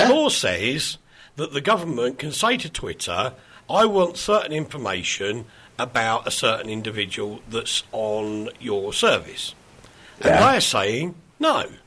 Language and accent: English; England, United Kingdom; because I'm English, I was taught to drive on the other side of the road.